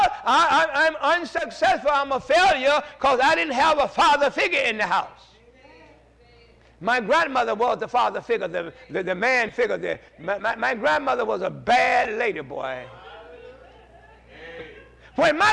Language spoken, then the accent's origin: English; Pike Road, Alabama, United States; born there; I was born in Pike Road, Alabama. Pike Road is behind the country. You know what I mean? Yeah. Way behind the country.